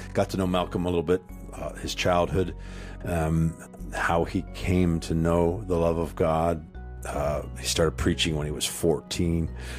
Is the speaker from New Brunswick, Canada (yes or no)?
no; Sarnia, Ontario, Canada; moved away as an adult; now in United States; I was born in Sarnia, Ontario, across from Port Huron, Michigan in 74, and then was raised in Canada till I was 18. We lived in the States a couple of years, but when I was 18, we were in the west coast of Canada, and I moved to the western New York